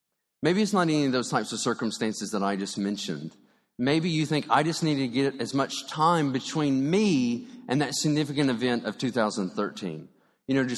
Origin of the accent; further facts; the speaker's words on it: United States; born there; but I was born in America, I was born in a Christian family, and so I'm Christian